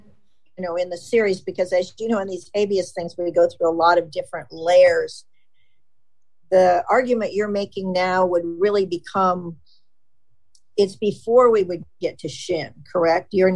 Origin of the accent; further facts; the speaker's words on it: Wyoming, United States; Wyoming. I'm from Wyoming. We often say you guys, and we mean everybody.